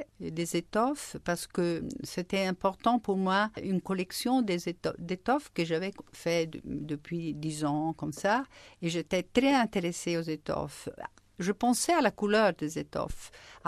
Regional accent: Naples, Campania, Italy; Je suis italienne, mais surtout, je suis napolitaine. Ça fait une grande différence. Je reste tout à fait napolitaine

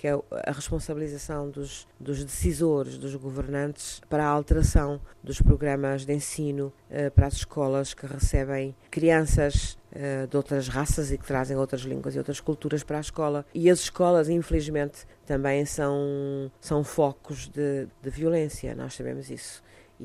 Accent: Cape Verde; porque sou cabo-verdiana

